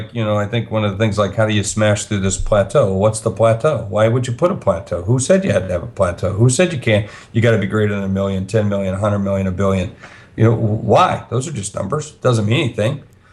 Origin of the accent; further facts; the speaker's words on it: South Dakota, United States; As you said, I'm from South Dakota, so I like to go home and go riding and like to do the things that we do out on our place and farm there.